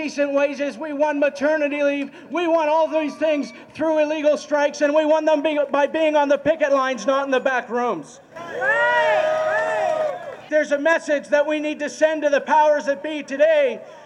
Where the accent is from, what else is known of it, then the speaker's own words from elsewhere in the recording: Canada; speaking as a Canadian